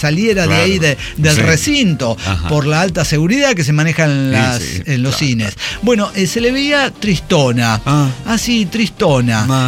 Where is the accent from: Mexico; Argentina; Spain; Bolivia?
Bolivia; Tarija; born there; yo lo conozco como la palma de mi mano, yo nací en Tarija.